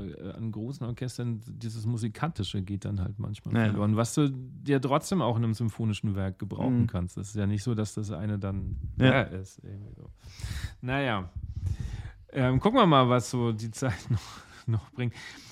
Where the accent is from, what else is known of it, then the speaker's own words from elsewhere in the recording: Bavaria, Germany; Also ich komme ja aus Bayern, das, was ich bis jetzt hier gehört habe, ist schon schwierig.